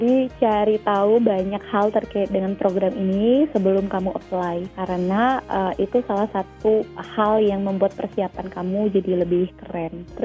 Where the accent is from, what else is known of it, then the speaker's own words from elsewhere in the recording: Bali, Indonesia; Saya dari Bali, 2 teman dari Kalimantan, dan 1 teman dari East Timor.